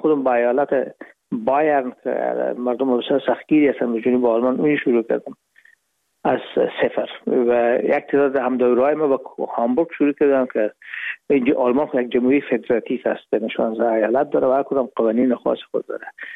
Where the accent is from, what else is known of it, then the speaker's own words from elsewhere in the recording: Herat, Afghanistan; moved away as an adult; now in Hamburg, Germany; رفتیم از کابل به هرات و پیش از که فاکولته رو پایان برسانیم یا دیپلم بگیریم از هرات از طریق زمینی داخل مرز ایران شدیم، از مرز ایران گذشتیم و داخل پاکستان و از پاکستان و قاچقی آمدیم با آلمان. یعنی میشد سال 1369 که ما به هامبورگ رسیدیم